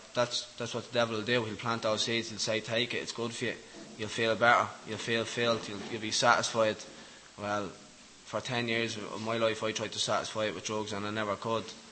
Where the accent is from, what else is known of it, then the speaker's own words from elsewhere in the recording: Dublin, Leinster, Ireland; As you were being told, you probably know from my accent, I'm from Dublin. I grew up a Roman Catholic.